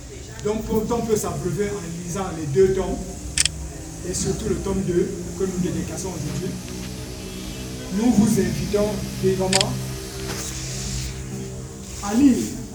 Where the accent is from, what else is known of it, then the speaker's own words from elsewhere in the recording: Cameroon; Nous sommes des Camerounais.